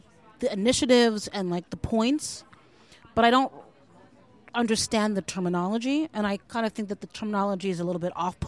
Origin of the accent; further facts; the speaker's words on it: New York, United States; now in Berlin, Delaware, United States; I'm from New York.